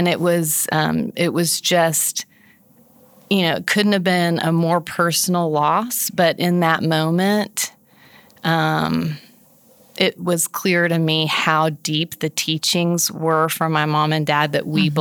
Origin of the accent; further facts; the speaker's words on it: Guatemala; And growing up in Guatemala definitely fed my frame for